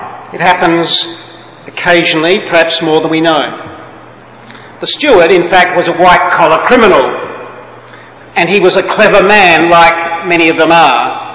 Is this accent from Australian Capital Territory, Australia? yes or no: no; Melbourne, Victoria, Australia; they're going to my hometown, Melbourne, to go shopping, of course.